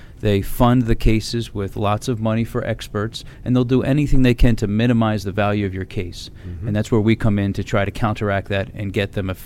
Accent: Philadelphia, Pennsylvania, United States; Originally from Northeast Philadelphia, the area of Parkwood.

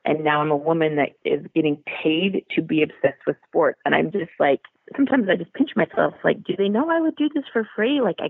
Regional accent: Utah, United States; so we were Mormons growing up in Utah

